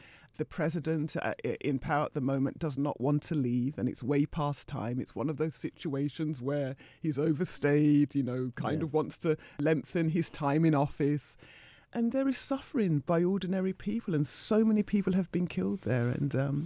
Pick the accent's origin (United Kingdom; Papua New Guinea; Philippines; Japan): United Kingdom; England; having been born and raised in England